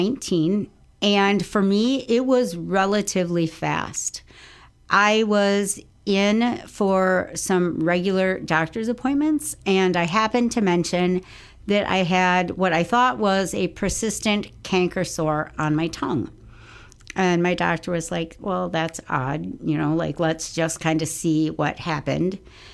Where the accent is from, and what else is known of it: Richland Center, Wisconsin, United States; born or raised there